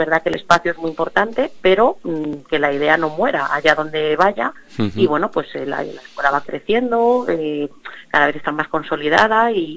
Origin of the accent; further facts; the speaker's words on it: Madrid, Community of Madrid, Spain; alguno viene a lo mejor de Castilla-La Mancha que pilla cerquita, claro, pero sí, casi todos somos de Madrid.